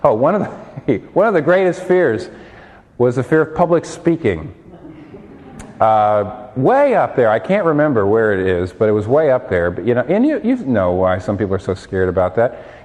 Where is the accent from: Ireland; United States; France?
United States; Philadelphia, Pennsylvania; now in New York City, United States; we've lived in the Northeast all of our lives. We're from Philadelphia, where we've lived for a while. And we went to school in New England.